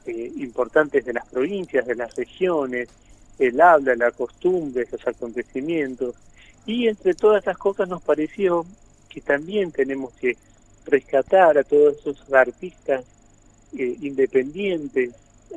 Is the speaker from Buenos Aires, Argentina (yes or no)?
yes; Buenos Aires, Argentina; yo soy porteño